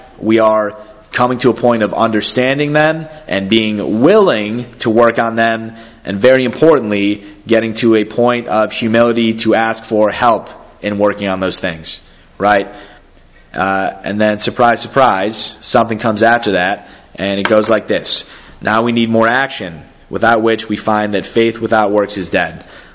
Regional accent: New York, United States; But I'm from Western New York, so we were in t-shirt and shorts.

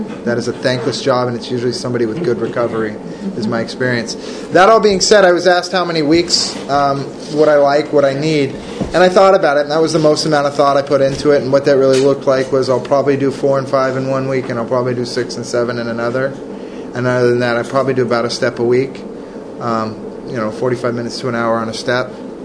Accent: California, United States; I'm from California. I got sober in New York, and I've been in New Jersey for almost 3 years.

